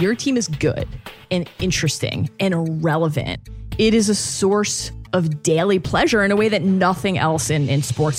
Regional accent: Baltimore, Maryland, United States; Because, you know, I grew up in Baltimore, right? My dad grew up in Baltimore.

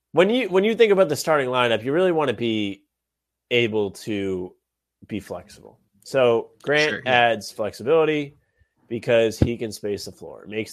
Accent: Rhode Island, United States; you know, I'm from Rhode Island. He's from Rhode Island.

